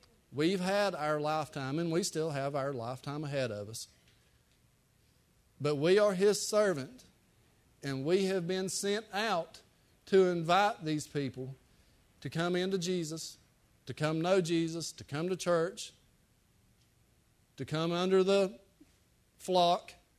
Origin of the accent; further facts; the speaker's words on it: North Carolina, United States; now in Buncombe County, United States; y'all know I come from Haywood County, and I live in Buncombe County, and I've always had this big debate about where I grew up.